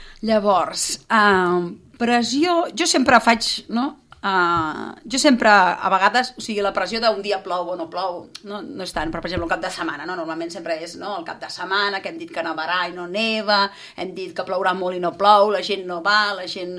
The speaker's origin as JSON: {"language": "Catalan", "town": "Berga", "region": "Catalonia", "country": "Spain", "lives_now": "Sant Cugat del Vallès, Spain", "said": "nosaltres que som de Berga, vam tenir molt la sensació de poble, moltíssim"}